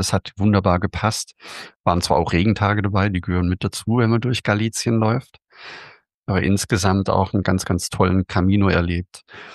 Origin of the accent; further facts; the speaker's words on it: Überlingen, Baden-Württemberg, Germany; Ich komme ja vom Bodensee aus Überlingen und da ist es ähnlich.